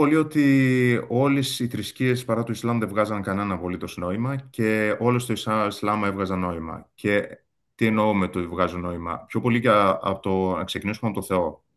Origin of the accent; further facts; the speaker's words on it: Athens, Attica, Greece; moved away as an adult; now in Utrecht, Netherlands; Γεννήθηκα και μεγάλωσα στην Αθήνα. Τα τελευταία 5 χρόνια, όμως, ζω στην Ολλανδία. Μετακόμισα για μεταπτυχιακό και δουλεύω αυτή τη στιγμή στην Ουτρέχτη της Ολλανδίας.